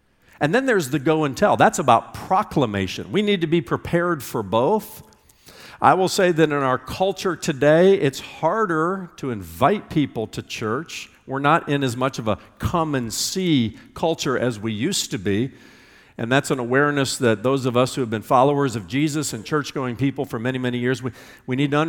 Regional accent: Indiana, United States; I grew up in the Midwest, in flyover country, you know, Indiana, around those amber waves of grain

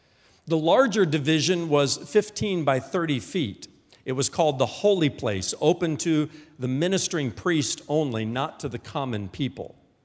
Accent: Indiana, United States; born there; I was born in Indiana

